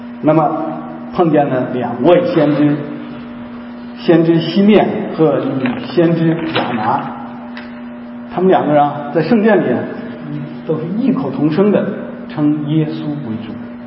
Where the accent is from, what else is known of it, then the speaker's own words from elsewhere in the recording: Henan, China; 跟现在我们这个有些那个大城市的人，特别上海人看不起我们河南人一样